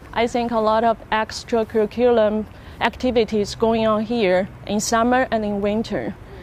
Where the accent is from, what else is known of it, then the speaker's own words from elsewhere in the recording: China; moved away as an adult; I'm coming from China.